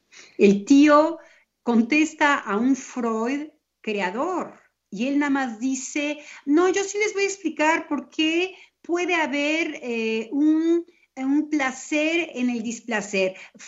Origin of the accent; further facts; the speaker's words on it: Mexico; Porque entonces yo me dije, ¿por qué en mi país? ¿Por qué en México?